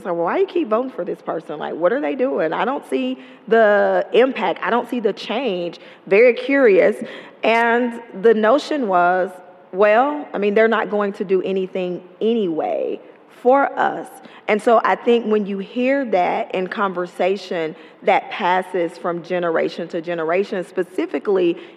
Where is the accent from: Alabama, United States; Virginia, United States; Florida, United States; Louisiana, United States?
Alabama, United States; I grew up in Talladega County in a small rural community